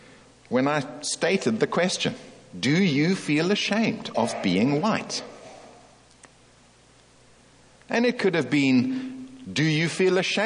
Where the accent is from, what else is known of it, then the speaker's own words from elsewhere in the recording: South Africa; I come from South Africa.